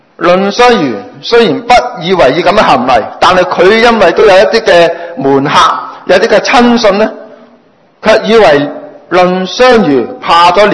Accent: China; 唉，我哋中国人有句说话，机会仲唔理，一语砌你啊，系咪？

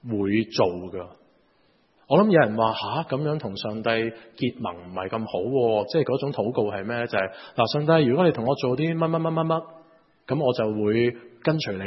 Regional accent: Hong Kong; 我们香港人都很希望上帝这样应承我们

